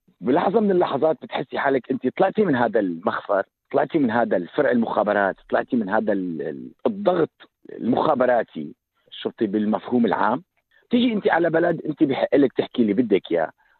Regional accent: Syria; لكن أنا سوري بحكي عن المجتمع السوري.

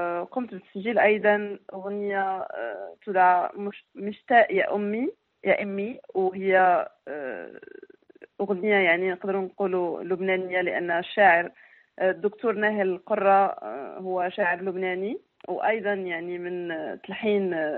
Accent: Casablanca, Casablanca-Settat, Morocco; moved away as an adult; أنا زديت في مدينة الدار البيضاء وترعرعت فيها في المغرب يعني لغاية 18 سنة،

